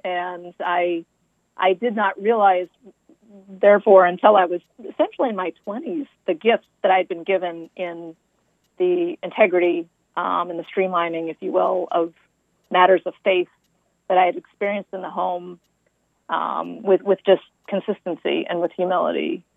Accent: Quincy, Massachusetts, United States; Well, I grew up not far from where I live now, just a little further towards Boston in the town of Quincy.

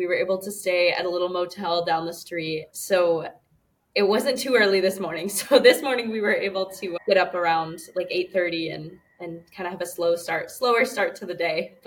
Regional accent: Ann Arbor, Michigan, United States; I'm from Ann Arbor, Michigan.

